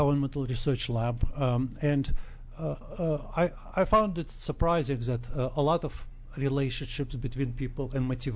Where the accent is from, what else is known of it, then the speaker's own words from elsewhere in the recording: Russia; now in United States; From Russia.